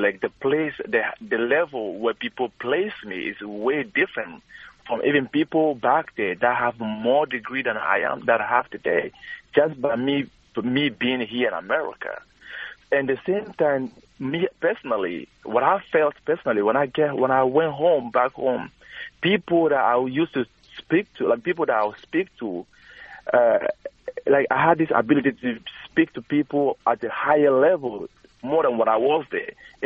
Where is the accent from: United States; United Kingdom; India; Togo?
Togo; moved away; also born or lived in Ghana; I'm an immigrant from Togo, which was Africa. Actually, I was born in Ghana and I came here.